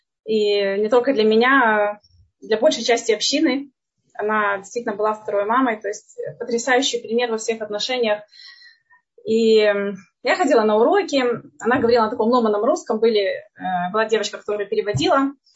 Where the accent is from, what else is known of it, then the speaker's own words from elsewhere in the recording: Odesa, Odesa Oblast, Ukraine; Я родилась в Одессе. Училась еще в нееврейской школе, потому что не было тогда еврейских школ.